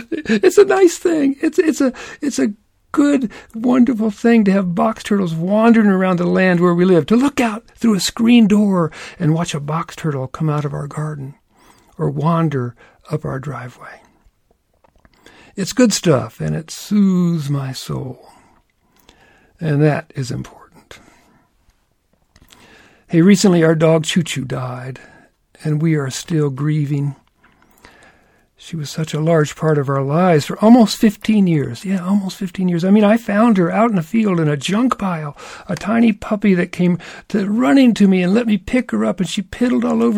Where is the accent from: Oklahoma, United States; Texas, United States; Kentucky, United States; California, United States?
Kentucky, United States; but where I grew up in Kentucky, box turtles were quite common.